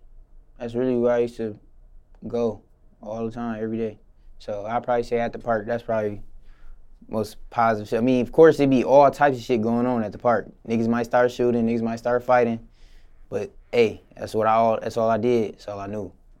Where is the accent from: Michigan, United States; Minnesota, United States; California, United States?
Michigan, United States; Flint; Flint. I was born in Flint. And for Flint people, I was born on the north side by Don Donuts.